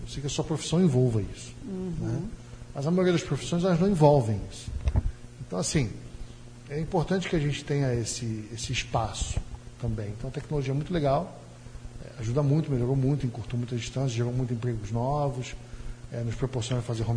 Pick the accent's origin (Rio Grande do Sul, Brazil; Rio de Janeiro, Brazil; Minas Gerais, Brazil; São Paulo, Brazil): Rio de Janeiro, Brazil; now in Paraná, Brazil; eu sou carioca, né? Meu sotaque não renega a raça, mas eu sou um bom paranaense adotado e amo o nosso Paraná.